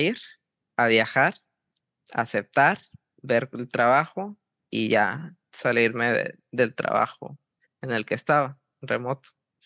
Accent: Mexico; somos mexicanos, tenemos un poco de picardía

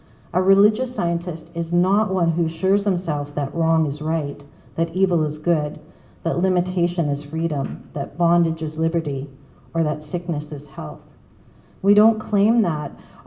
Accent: White Rock, British Columbia, Canada; he overheard that I was from White Rock, and he was from White Rock, and so he bought me a shot

